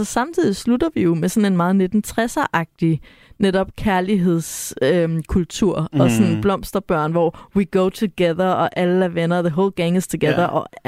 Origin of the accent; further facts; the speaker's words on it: Sorø, Zealand, Denmark; I Sorø, hvor jeg kommer fra, der er der en vej